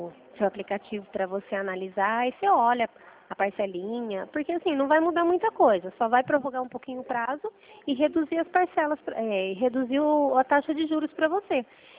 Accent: Mogi Guaçu, São Paulo, Brazil; De Mogi Guaçu, interior de São Paulo.

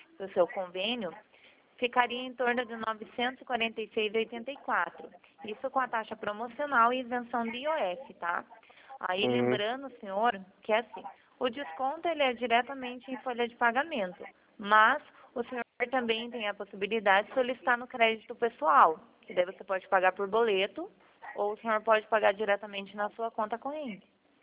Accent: Curitiba, Paraná, Brazil; Eu sou de Curitiba

